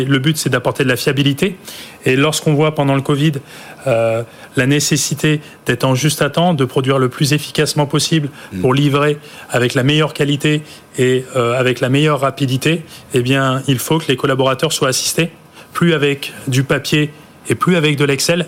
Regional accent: Hauts-de-France, France; Je viens du Nord et un Zozio, c'est un oiseau.

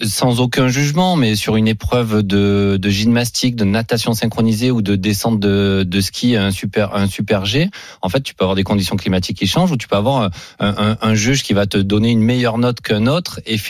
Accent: Aubagne, Provence-Alpes-Côte d'Azur, France; born there; La c'est ville de Marcel Pagnol. Et c'est ma ville natale.

